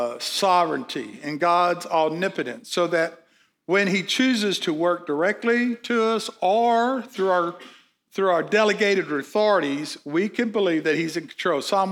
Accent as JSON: {"language": "English", "town": "Wewoka", "region": "Oklahoma", "country": "United States", "tie": "born there", "said": "I was born in Weleka, Oklahoma. How many people know where Weleka, Oklahoma?"}